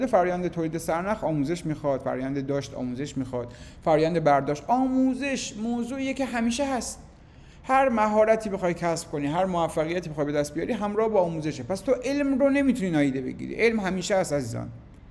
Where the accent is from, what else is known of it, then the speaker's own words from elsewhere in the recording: Iran; وقتی میگم من یک ایرانی هستم، به این معنا نیست که کل سرزمین ایران برای من است